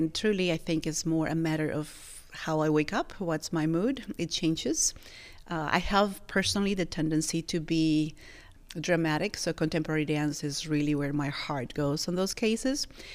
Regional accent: Mexico City, Mexico; So yes, I was born and raised in Mexico City, big city.

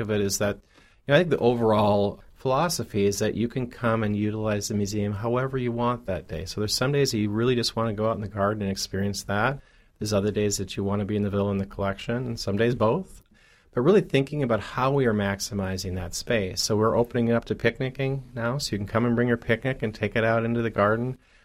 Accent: Minnesota, United States; and I'm originally from Minnesota, so I will do things like this.

